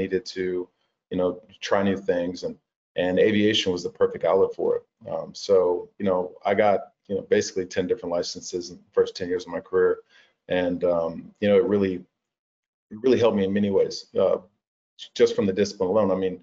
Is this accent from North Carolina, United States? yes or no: yes; Fort Bragg, North Carolina, United States; also born or lived in Germany; I was born in Fort Riley, lived in Germany on a base, and then was on Fort Bragg for quite a while.